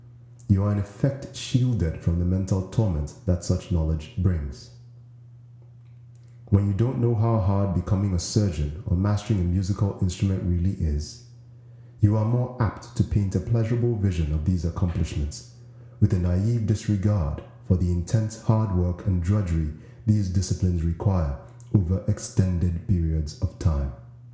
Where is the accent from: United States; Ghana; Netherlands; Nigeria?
Nigeria; In my home country of Nigeria